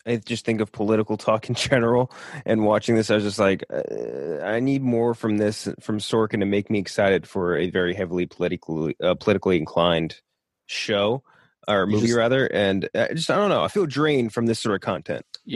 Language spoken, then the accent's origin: English; New Orleans, Louisiana, United States; just in case you didn't know, I'm from New Orleans.